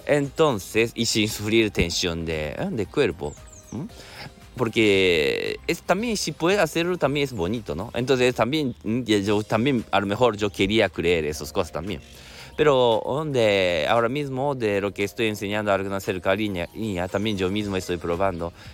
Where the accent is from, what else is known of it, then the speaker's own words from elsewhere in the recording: Japan; first language Japanese; Spanish is a second language; yo soy japonés y luego viene de Japón